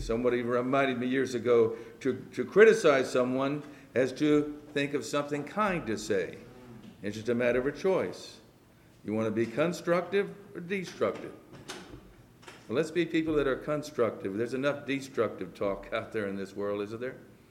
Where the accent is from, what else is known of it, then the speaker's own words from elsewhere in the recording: Northeast, United States; I'm from the Northeast, but northern part of the country, but I hadn't been in the North Central.